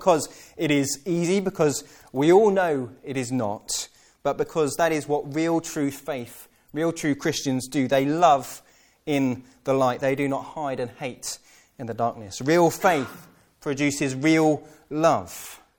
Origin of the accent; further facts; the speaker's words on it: United Kingdom; We don't call it hatred because we're British.